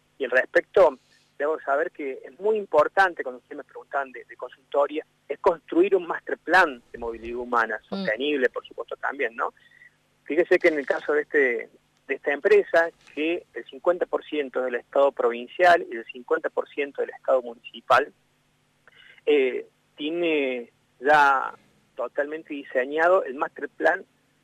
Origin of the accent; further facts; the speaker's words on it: Tío Pujio, Córdoba, Argentina; now in Córdoba, Argentina; si yo bien vivo hace mucho tiempo en la ciudad de Córdoba, soy originario de Tío Pugio, al lado de Villa María.